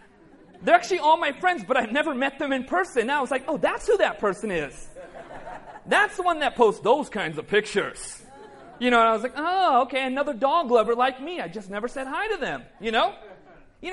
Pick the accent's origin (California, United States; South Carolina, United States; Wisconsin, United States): California, United States; just grew up in Southern California. My parents actually immigrated from the northwest side of India. We come from the Punjab state of India.